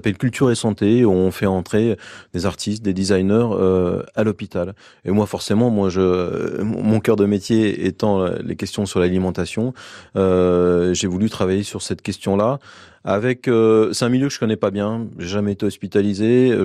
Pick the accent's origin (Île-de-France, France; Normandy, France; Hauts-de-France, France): Île-de-France, France; Paris; déjà, il se trouve que je suis parisien, donc c'est pas toujours bien perçu.